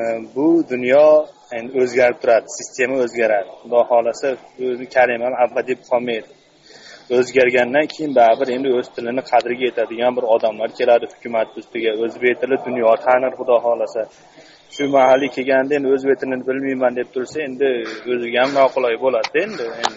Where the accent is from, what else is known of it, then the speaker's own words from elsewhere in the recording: Kyrgyzstan; endi o'zim Qirg'izistondan bo'lsam ham, endi o'zbekman, nafsam o'zbek